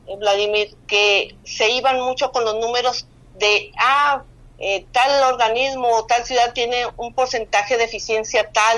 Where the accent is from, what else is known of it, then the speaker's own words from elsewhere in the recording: Chihuahua, Mexico; como chihuahuenses, como mexicanos